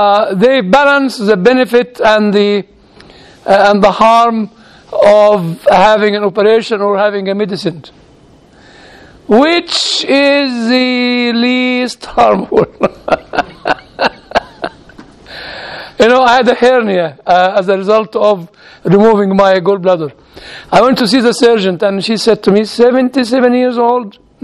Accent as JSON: {"language": "English", "country": "United Kingdom", "lives_now": "United States", "said": "I said, I'm British. Which is true. I am British, I don't have the right to vote."}